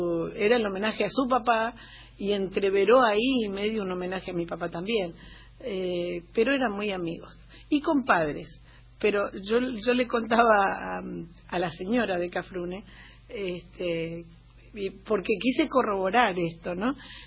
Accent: Neuquén, Argentina; repasando mi niñez, nosotros vivíamos en Neuquén

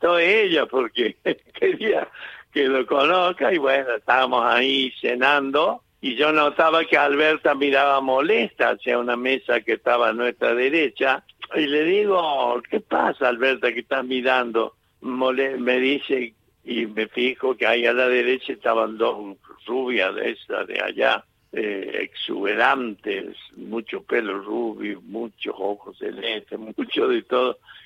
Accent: Córdoba, Argentina; me fui de Córdoba echado por negro y termino en USA de blanco.

